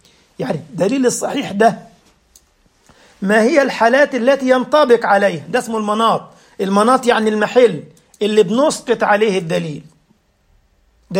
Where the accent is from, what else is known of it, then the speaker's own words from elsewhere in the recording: Egypt; معروفون عندنا في بلادنا مصر